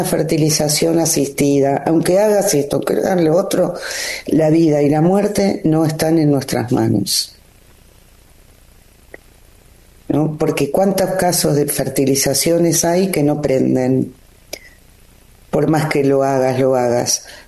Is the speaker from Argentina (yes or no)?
yes; Argentina; Yo estaba ahí paradita como argentina